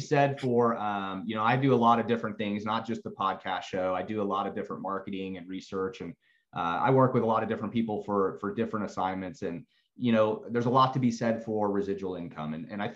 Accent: Tampa, Florida, United States; also born or lived in Miami; but I grew up in Tampa, Miami, all over Florida. I've worked in every aspect of Florida there is.

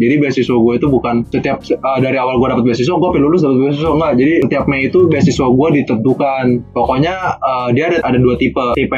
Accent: Indonesia; now in China; Gue kan gua di teknik sipil gua kan cuma gua nih orang Indo, tapi gua di Cina itu ada juga banyak orang Indonya juga.

